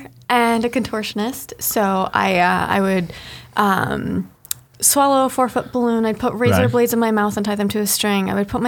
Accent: Dallas, Texas, United States; also born or lived in California; I was actually born in California. I grew up in Texas, but somewhere on the internet people got confused

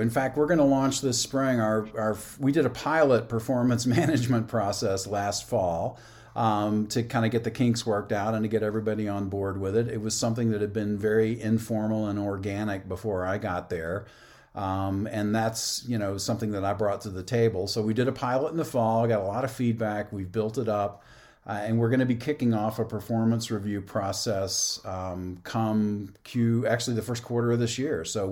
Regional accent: Georgia, United States; since my grandfather took me out hunting and fishing as a little boy growing up in Georgia.

